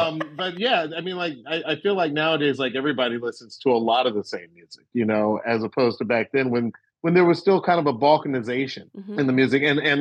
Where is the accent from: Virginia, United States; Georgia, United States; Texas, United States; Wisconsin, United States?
Georgia, United States; Atlanta; now in Cambridge, United States; because I was coming from Atlanta where I was I mean, Atlanta was so black when I was growing up.